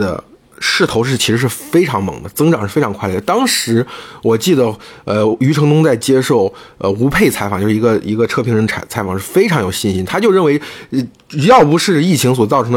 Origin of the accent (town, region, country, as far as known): China